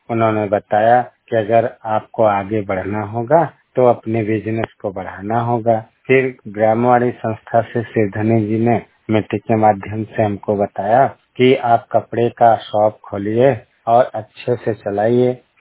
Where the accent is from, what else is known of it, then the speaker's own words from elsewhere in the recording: Uttar Pradesh, India; मेरा जिला मिर्जापुर है।